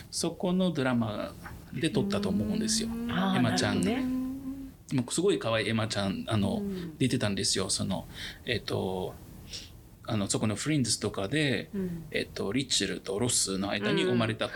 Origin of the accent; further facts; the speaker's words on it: Egypt; now in Japan; もともとエジプト出身だからエジプト、いつかまあ帰っても